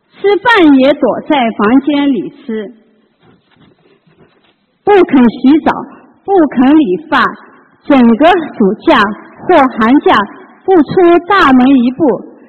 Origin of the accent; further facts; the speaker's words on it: Shanghai, China; 我是来自上海的